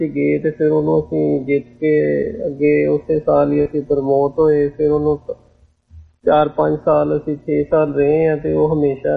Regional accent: Vehari, Punjab, Pakistan; hockey ਮੈਂ ਅਸਲ ਚ ਵਿਹਾੜੀ ਇੱਕ ਛੋਟਾ ਜਿਹਾ ਸ਼ਹਿਰ ਹੈਗਾ ਵਾ, ਮੁਲਤਾਨ ਮੇਨ ਵੱਡਾ ਸ਼ਹਿਰ ਸਾਡੇ ਕੋਲ ਆ, 100 ਕਿਲੋਮੀਟਰ ਹੈ ਵਿਹਾੜੀ ਤੋਂ

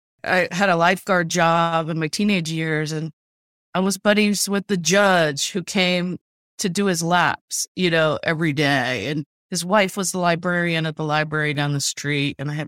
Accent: Urbana, Ohio, United States; Yeah, I grew up in Urbana. It was a manufacturing town when I was growing up. I'm 58, so what, in the 60s and 70s.

